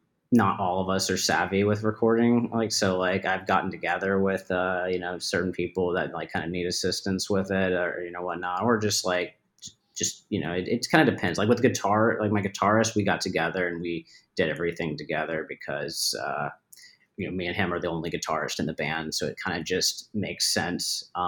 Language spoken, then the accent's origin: English; Atlanta, Georgia, United States; now in Tampa, United States; I live in Florida now. I lived in LA from 2016 to 2020. But I'm originally from Atlanta and I lived in Florida for a couple of years before moving out to LA.